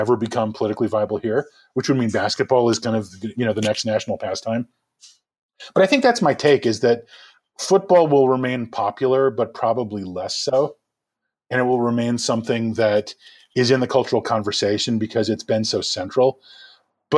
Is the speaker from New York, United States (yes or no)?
yes; New York, United States; I mean, I grew up in New York. I grew up as a Mets fan.